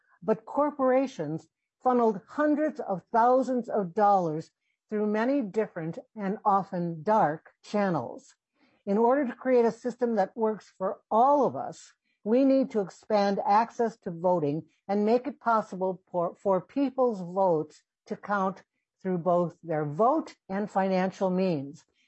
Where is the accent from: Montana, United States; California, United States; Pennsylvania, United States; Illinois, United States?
Illinois, United States; Chicago; now in St. Paul, United States; I live in St. Paul. I grew up in Chicago as a daughter of Filipino immigrants who came to the United States after World War II.